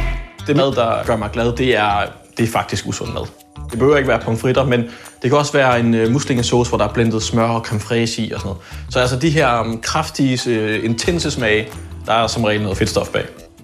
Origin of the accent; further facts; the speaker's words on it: Bornholm, Capital Region of Denmark, Denmark; Jeg er 32 år, og jeg er fra Bornholm.